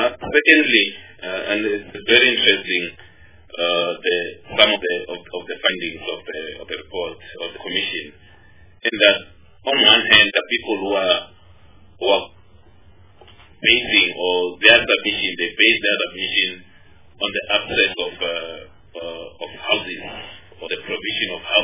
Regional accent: Melbourne, Victoria, Australia; you know, I'm from Melbourne, so what it means or what it implies, I don't know, mashallah.

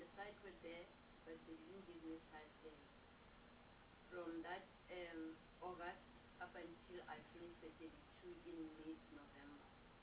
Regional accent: Bloemfontein, Free State, South Africa; I'm from Bloemfontein. I'm working as a contractor for the RDP houses in Khalif district in Free State.

